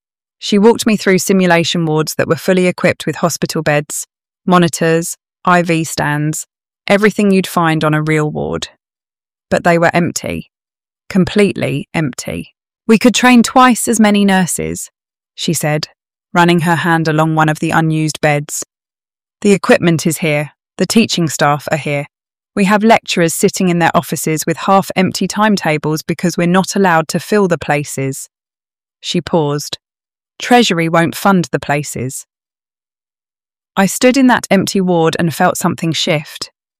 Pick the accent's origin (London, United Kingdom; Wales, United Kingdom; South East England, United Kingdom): South East England, United Kingdom; Kidlington; I grew up in Kidlington, just outside Oxford